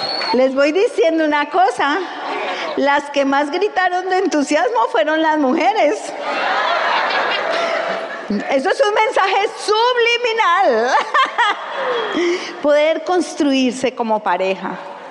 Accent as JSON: {"language": "Spanish", "country": "Colombia", "said": "Yo vengo de Colombia. Nosotros venimos de Colombia. Un país golpeado por muchas situaciones."}